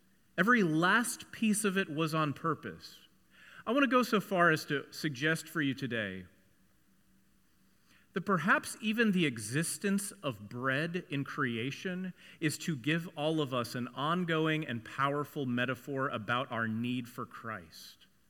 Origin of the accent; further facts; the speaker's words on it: Dallas, Texas, United States; when I was growing up in Dallas, there was also a place called Poncho's